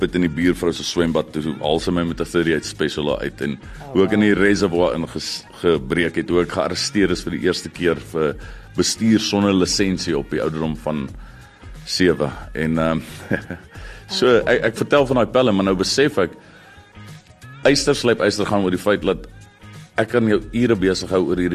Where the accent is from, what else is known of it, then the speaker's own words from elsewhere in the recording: Pretoria North, Gauteng, South Africa; also born or lived in Moot; ek kom van, of ek is gebore in die Moot, en toe trek ek Pretoria Noord toe as een jong seun, en ek sê in Pretoria Noord het jou ouwens nie voorig om jou groot te maak, want jou pelle maak jou groot